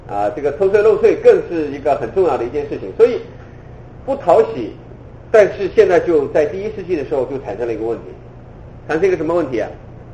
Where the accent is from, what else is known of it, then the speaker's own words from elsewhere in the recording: China; 我们中国人讲君权是受制于天啊